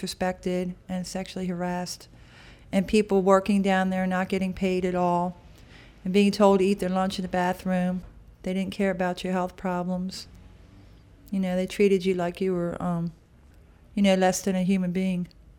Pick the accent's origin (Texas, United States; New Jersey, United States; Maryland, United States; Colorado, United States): Maryland, United States; Baltimore; I'm from Baltimore City.